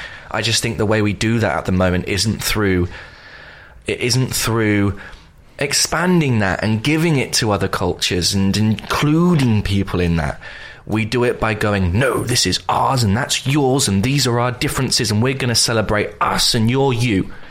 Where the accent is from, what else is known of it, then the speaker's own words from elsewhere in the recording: United Kingdom; What's my favourite bits about being British?